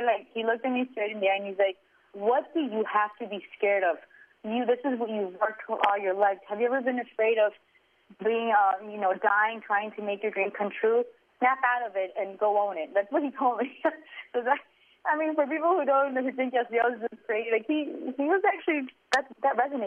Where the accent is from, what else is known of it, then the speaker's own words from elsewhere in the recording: Miami, Florida, United States; well, I grew up in Miami, but my mom was married to a Cuban raptor.